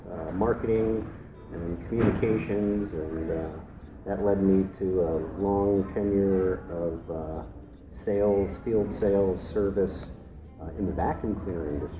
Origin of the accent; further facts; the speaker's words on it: Cleveland, Ohio, United States; born there; Okay, well, I was born in Cleveland, Ohio in 1964 on April 24th, which means today is my 51st birthday.